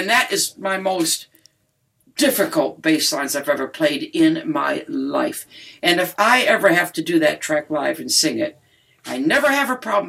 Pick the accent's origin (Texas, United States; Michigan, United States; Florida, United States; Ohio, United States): Michigan, United States; Detroit; And when you listen to that song, it really is Detroit.